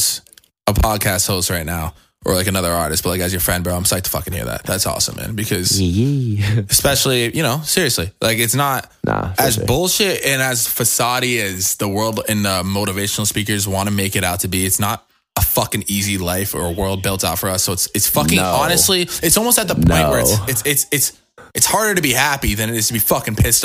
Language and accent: English; Boston, Massachusetts, United States; I mean, I'm a kid from Boston. We're both East Coast people. And like, my whole family's from Boston.